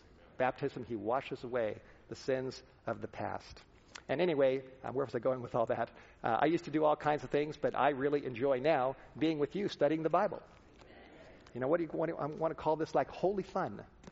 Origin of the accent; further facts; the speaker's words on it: Los Angeles, California, United States; Growing up in the Hollywood Hills, Southern California, living a wild, crazy life, partying, all kinds of, I was so mixed up.